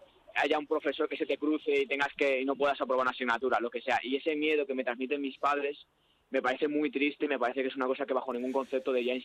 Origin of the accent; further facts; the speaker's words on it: Salamanca, Castile and León, Spain; now in Madrid, Spain; yo soy de Salamanca, estoy aquí estudiando.